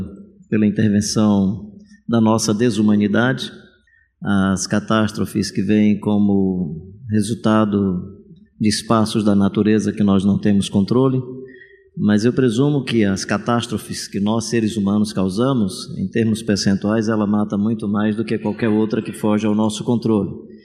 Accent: Fortaleza, Ceará, Brazil; A minha cidade tem uma catástrofe terrível, sou de Fortaleza

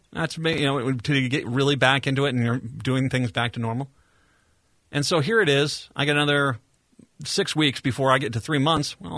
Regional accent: Minnesota, United States; But I feel like I failed as a Minnesotan. I got to turn in my Minnesota badge.

